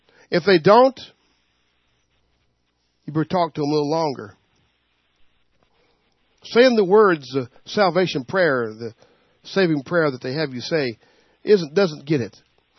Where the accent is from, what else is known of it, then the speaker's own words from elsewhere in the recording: the South, United States; Y'all. There was, yeah, I'm from the South. Y'all. All y'all.